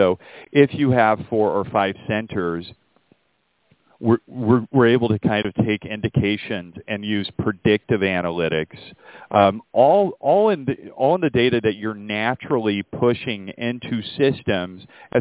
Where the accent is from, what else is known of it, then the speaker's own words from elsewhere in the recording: Dallas, Texas, United States; So fun fact, Dallas is my hometown. I grew up there. So any of the shenanigans that happen, they're deeply rooted in my upbringing in Dallas, Texas.